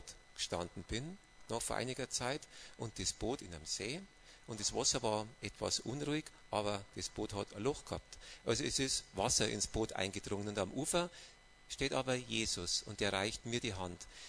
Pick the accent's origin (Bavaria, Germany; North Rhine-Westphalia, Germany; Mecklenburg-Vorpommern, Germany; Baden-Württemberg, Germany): Bavaria, Germany; ich bin ein Bayer und in Bayern gibt es ein Sprichwort